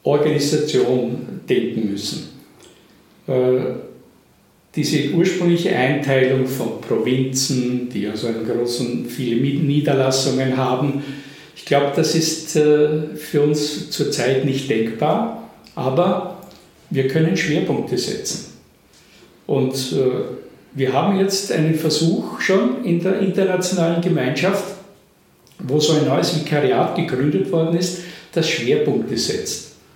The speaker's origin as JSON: {"language": "German", "town": "Misselbach", "region": "Lower Austria", "country": "Austria", "said": "ich stamme aus Misselbach. Misselbach ist eine Salvatorianerpfarre."}